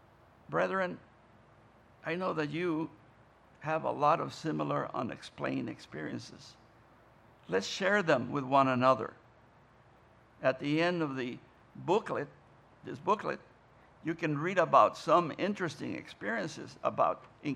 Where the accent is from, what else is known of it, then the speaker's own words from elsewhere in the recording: Mexico; I remember in my hometown in Mexico, when a baby would die, people would say, oh, they became angels.